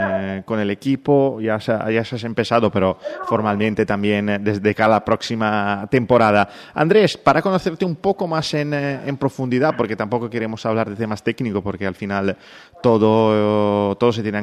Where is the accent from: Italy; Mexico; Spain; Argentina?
Italy; Spanish is a second language; Complicado en países como España o Italia, de donde vengo yo